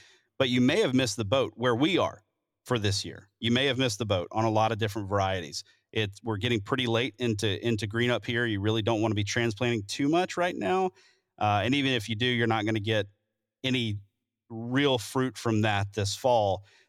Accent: the South, United States; dude, growing up in the South, that we just called those like zoos and stuff.

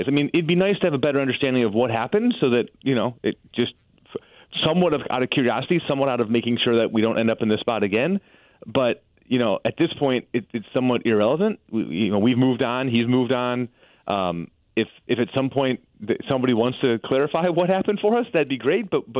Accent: Chicago, Illinois, United States; accent: Chicago; Born and raised in Chicago. I think my Chicago accent comes out in Colorado

